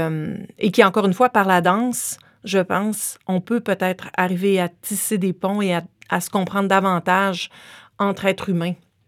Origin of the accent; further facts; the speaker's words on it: Rouyn-Noranda, Quebec, Canada; born there; étant enfant d'immigrante, moi, je suis née à Rouyn-Noranda. Mes parents sont arrivés il y a 50 ans.